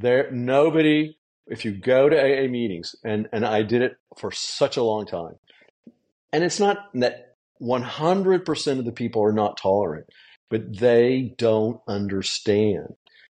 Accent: Amarillo, Texas, United States; moved away as an adult; also born or lived in Holland / South America / Austin, United States; but I grew up in Amarillo, Texas, which is the panhandle of Texas. I managed to get out of Amarillo when I was 18 and go to the bustling, wonderful metropolis of Austin

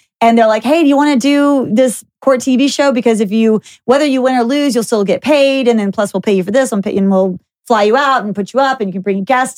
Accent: Dallas, Texas, United States; I grew up in Dallas and I ride horses.

